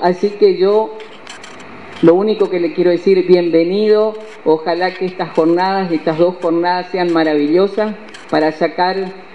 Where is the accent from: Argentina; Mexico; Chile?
Argentina; Puerto Iguazú, Misiones; nuestra tierra colorada, Misiones, y en especial donde estamos, que es la ciudad de Iguazú, Puerto Iguazú, donde está la triple frontera